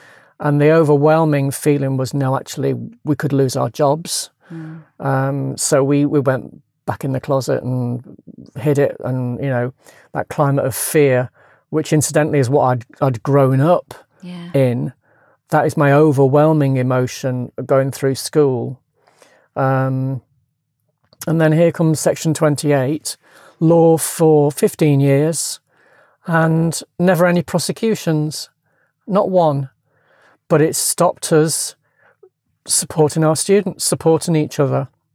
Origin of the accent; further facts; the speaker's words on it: Manchester, North West England, United Kingdom; born there; moved away as an adult; also born or lived in London; Well, I'd left home. I was born in Manchester. I left home at 18 for teacher training college in London.